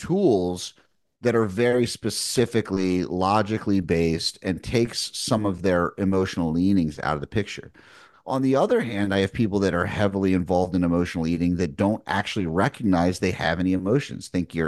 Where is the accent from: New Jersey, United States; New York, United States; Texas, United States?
New York, United States; I'm from New York. Like I moved down here to South Carolina. It's a very different culture.